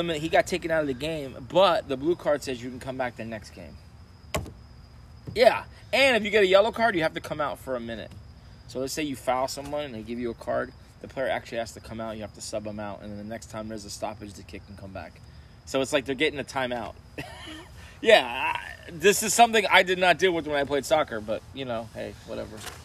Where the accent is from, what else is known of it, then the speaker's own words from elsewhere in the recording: Florida, United States; But, I grew up down here in Florida. We don't fucking play hockey